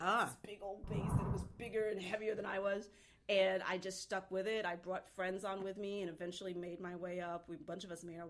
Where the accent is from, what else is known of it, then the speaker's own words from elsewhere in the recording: New York City, New York, United States; Yeah, yeah. Born and raised in Queens.